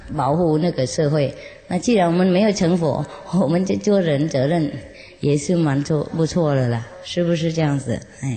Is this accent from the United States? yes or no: no; China; 比方说，我们中国人，我们爱去那个中国的饭馆是吗？